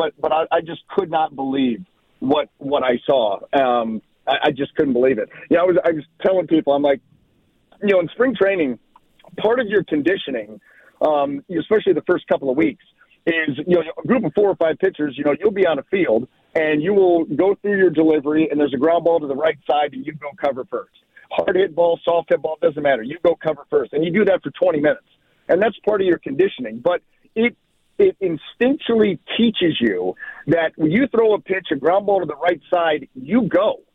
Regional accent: Ohio, United States; growing up in Northeast Ohio, a Cleveland Indian fan

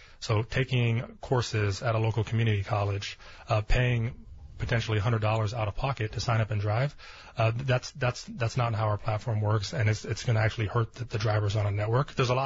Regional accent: Cleveland, Ohio, United States; So I'm a kid from Cleveland, Ohio.

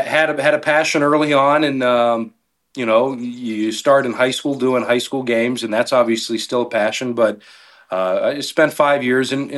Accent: Pittsburgh, Pennsylvania, United States; But, you know, growing up in Pittsburgh, obviously, being a big fan of the Pirates, you always dream of potentially one day doing Pirates baseball

